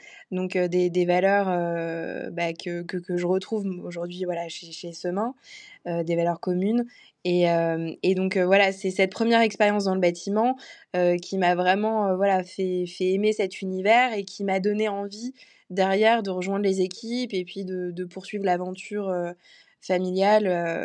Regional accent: Grand Est, France; Et je suis originaire de Lorraine, là où est le siège social et là où a commencé l'aventure de Semain en 1838.

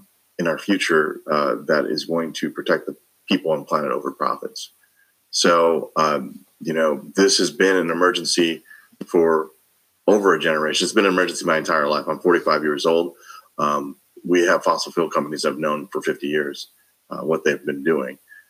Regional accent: St. Louis, Missouri, United States; also born or lived in South Korea; having been born in Korea, growing up in St. Louis, I was very conscious of a greater world than just the place that I grew up.

